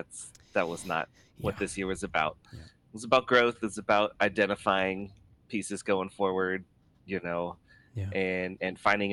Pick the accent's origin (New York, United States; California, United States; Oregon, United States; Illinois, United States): Oregon, United States; Portland; You know, growing up in Portland, that was my team.